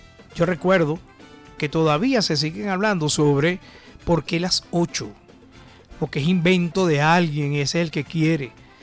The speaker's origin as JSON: {"language": "Spanish", "country": "Venezuela", "said": "o estoy en otras latitudes del mundo y soy venezolano y venezolano"}